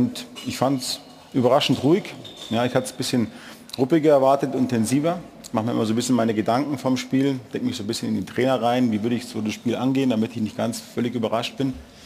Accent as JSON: {"language": "German", "town": "Munich", "region": "Bavaria", "country": "Germany", "said": "ich komme ja aus München."}